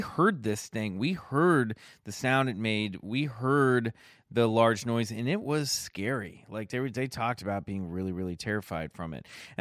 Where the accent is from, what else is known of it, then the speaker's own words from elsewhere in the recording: Kansas City, Kansas, United States; I grew up in Kansas City, which is, you know, I was right on the Kansas side, but, you know, basically grew up with a foot in Missouri.